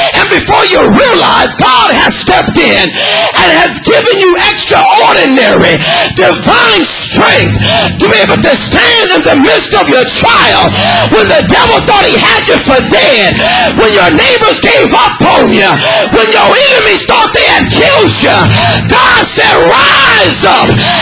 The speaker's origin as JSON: {"language": "English", "town": "Los Angeles", "region": "California", "country": "United States", "tie": "born or raised there", "said": "I'm from California, I'm a native of Los Angeles. We have earthquakes, hundreds of them every single day."}